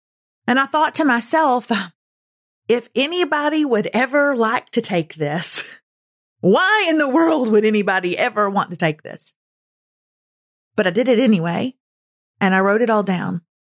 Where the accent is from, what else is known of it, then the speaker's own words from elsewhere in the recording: the South, United States; We're from the South.